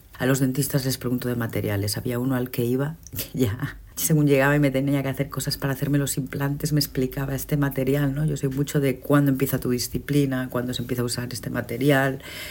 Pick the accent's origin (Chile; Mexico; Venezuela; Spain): Spain; Galicia; que me movió mucho como gallega, que es la de la boda gallega. Galicia viene de pobre